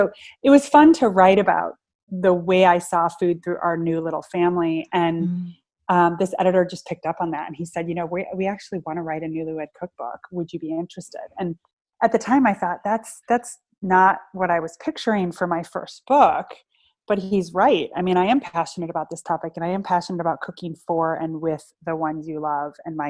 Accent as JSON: {"language": "English", "country": "United States", "said": "I just got married and my husband's Hungarian and I'm American."}